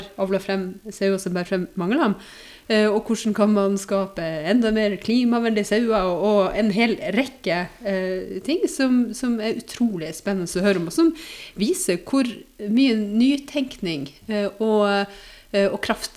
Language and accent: Norwegian; Nordland, Norway; born there; also born or lived in Nesseby / Oslo; now in Nittedal, Norway; Og før det så bodde jeg I Nesseby I Finnmark, og så har jeg bodd litt I Oslo og rundt omkring da, født I Nordland.